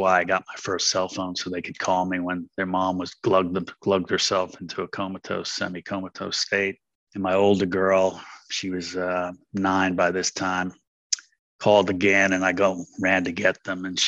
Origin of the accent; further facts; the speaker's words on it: New York City, New York, United States; born there; now in Richmond; Kept me in little old Richmond, which is now my hometown. London's my spiritual hometown. New York City is my hometown of birth. And now Richmond's my recovery hometown.